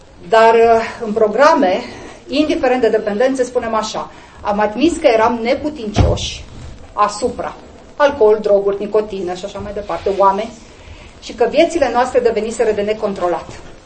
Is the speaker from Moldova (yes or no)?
no; Bucovina, Romania; eu vin din Bucovina, am crescut foarte aproape de biserică.